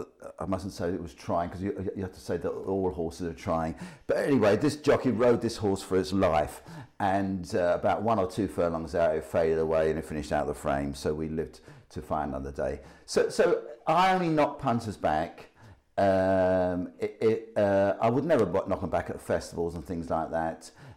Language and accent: English; London, United Kingdom; also born or lived in Nettlebed; From my accent, most people would tell that I come from London